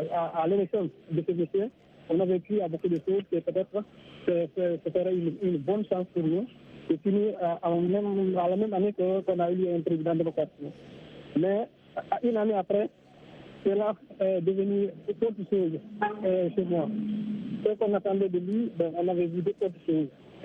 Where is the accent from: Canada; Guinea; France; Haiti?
Guinea; moi je suis d'ailleurs de l'Afrique de l'Ouest